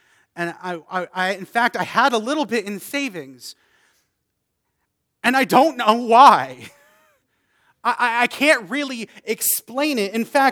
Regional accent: East Coast, Canada; I'm Canadian from the East Coast.

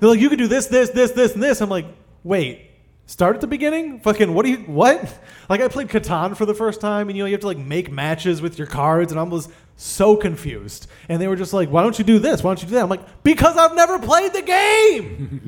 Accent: New Delhi, Delhi, India; I am from New Delhi.

